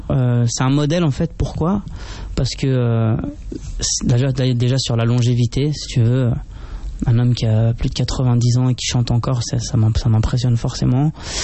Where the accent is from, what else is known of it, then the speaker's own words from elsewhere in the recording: Marseille, Provence-Alpes-Côte d'Azur, France; born there; moi je suis né à Marseille et un petit peu dans le sud de la France, comme ça.